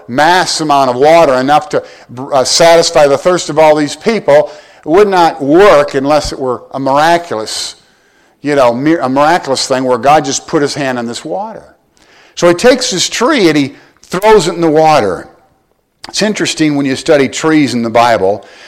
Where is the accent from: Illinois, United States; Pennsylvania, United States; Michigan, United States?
Michigan, United States; I'm from Michigan, but I learned that song down south